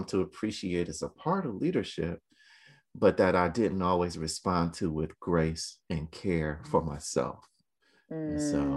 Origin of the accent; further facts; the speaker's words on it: Cleveland, Ohio, United States; We're from Cleveland, so I grew up in a working class environment.